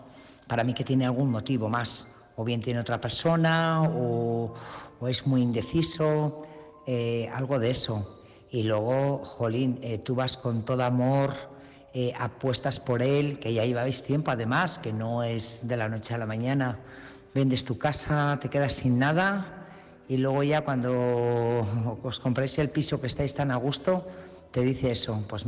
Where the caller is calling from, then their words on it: Burgos, Castile and León, Spain; de Burgos.